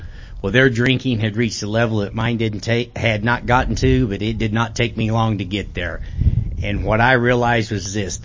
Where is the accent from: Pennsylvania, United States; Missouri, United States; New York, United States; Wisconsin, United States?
Missouri, United States; I said, I'm from Missouri. I've got all of it, so I'm good.